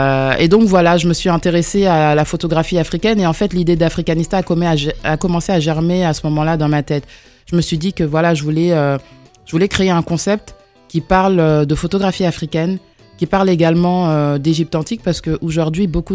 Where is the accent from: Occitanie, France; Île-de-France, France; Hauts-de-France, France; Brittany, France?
Île-de-France, France; Clichy-sous-Bois; à ma condition de fille d'immigrée, à ma condition de banlieusarde aussi, parce que j'ai grandi en banlieue à Clichy-sous-Bois.